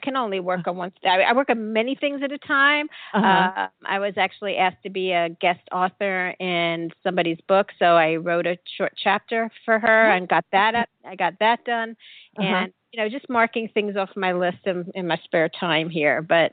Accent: Bronx, New York, United States; now in Florida, United States; my old neighborhood in New York, I come from the Bronx, a neighborhood called Riverdale, right off the Hudson, on the Hudson River

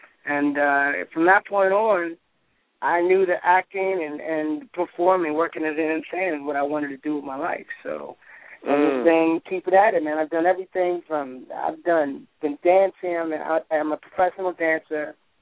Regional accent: Detroit, Michigan, United States; Man, all right, so I grew up in Detroit, Michigan, a good place to be from because you get a lot of respect when you're from Detroit.

